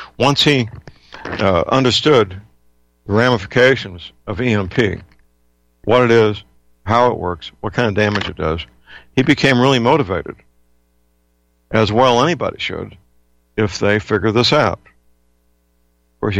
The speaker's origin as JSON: {"language": "English", "region": "Missouri", "country": "United States", "said": "I'm pretty sure Missouri, my home state, could."}